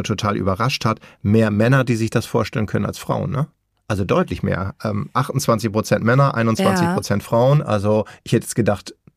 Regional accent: Hamburg, Germany; so als Hamburger, wir stehen, glaube ich, immer so um die 150 Stunden alleine, du und ich, jedes Jahr im Stau.

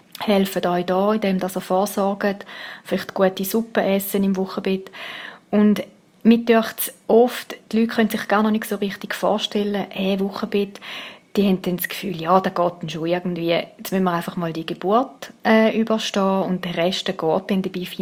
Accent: Switzerland; Und ich meine, die Läden haben offen bei uns in der Schweiz.

